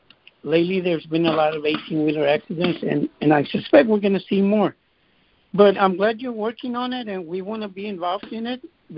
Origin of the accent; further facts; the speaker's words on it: Big Spring, Texas, United States; But I'm actually from Big Spring, Texas, which is about, you know, maybe 20, 25 miles from Andrews, Texas.